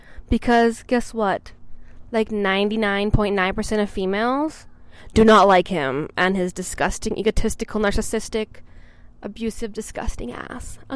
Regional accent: Saskatchewan, Canada; I'm from Canada, Saskatchewan, Canada. I'm not gonna put my city.

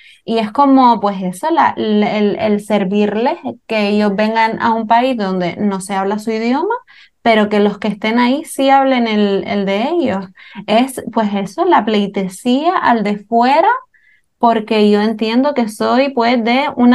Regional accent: Canary Islands, Spain; Los canarios, o sea... El apodo de Aplatanado, lo siento mucho, pero sí somos

